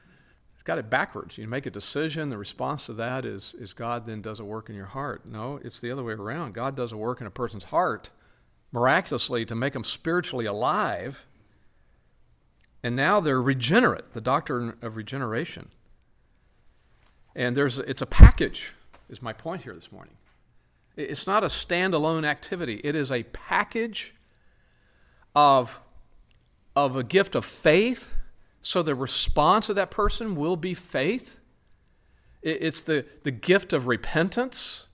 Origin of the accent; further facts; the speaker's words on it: Texas, United States; I come from Texas. We create words when we need them.